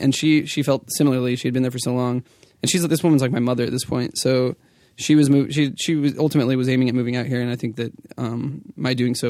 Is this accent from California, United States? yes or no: yes; California, United States; also born or lived in Tucson; I feel like I've always identified as a Californian. I was born in Arizona.